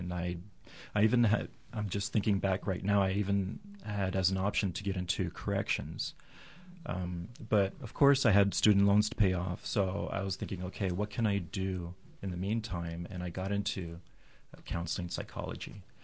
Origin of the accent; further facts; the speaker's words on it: Quebec, Canada; I'm originally from Quebec, and the company in Toronto said, hey, you can speak both languages.